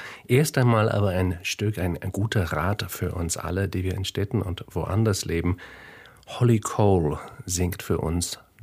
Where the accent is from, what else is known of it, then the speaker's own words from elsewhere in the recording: Hamburg, Germany; verglichen mit Hamburg, wo ich herkomme, was eine klassische mittelalterliche Wallstadt war